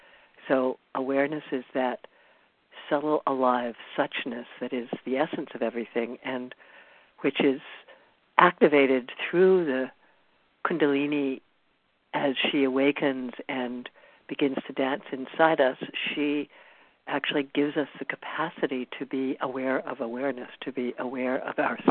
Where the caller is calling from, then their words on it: California, United States; I'm calling in from Esalen, where I'm teaching at a conference